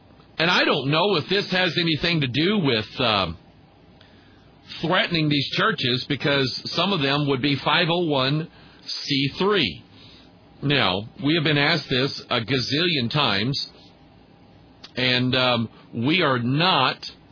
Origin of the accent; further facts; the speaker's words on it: United States; And I'm an American. I'm an American pastor.